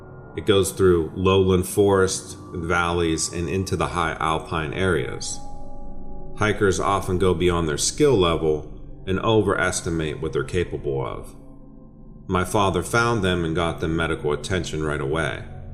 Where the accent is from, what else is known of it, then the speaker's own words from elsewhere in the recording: Graham, Washington, United States; I grew up in Graham, Washington, a small town just southeast of Tacoma.